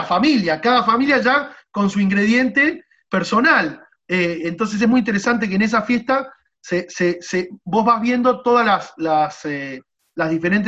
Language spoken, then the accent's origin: Spanish; Tucumán, Argentina; born there; vos mencionaste que nací en Tucumán, siento que Jabad y yo, o mi familia, o los que somos rabinos de Jabad, en general estamos en la frontera.